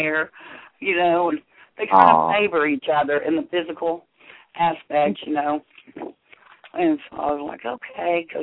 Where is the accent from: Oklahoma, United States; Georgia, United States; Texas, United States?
Oklahoma, United States; And I'm from Oklahoma.